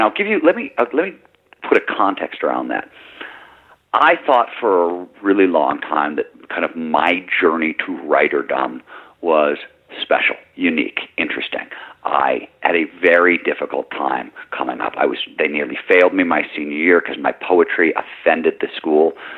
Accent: Midwest, United States; I grew up in the Midwest, and what I saw from my father

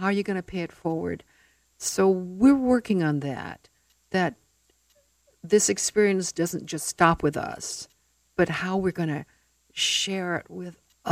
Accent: Honolulu, Hawaii, United States; Grew up in Honolulu. I went to Sacred Hearts Academy for 13 years.

